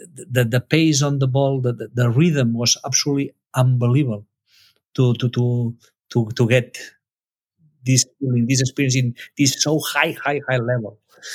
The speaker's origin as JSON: {"language": "English", "town": "Barcelona", "region": "Catalonia", "country": "Spain", "said": "first, I was a man from Barcelona who was trying to put my ideas in another country."}